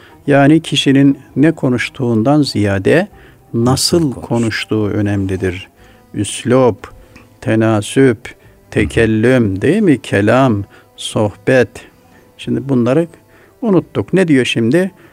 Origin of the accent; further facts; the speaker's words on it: Tokat, Turkey; Şimdi geçenlerde memleketime gittim Tokat'ta.